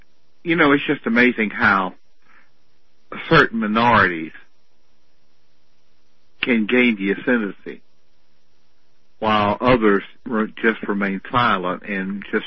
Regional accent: Camden, United States; out on the outskirts of Camden, my hometown.

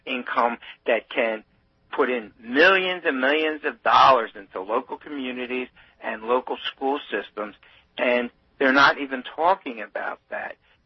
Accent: Philadelphia, Pennsylvania, United States; and I'm from Philadelphia, and we have a number of private schools

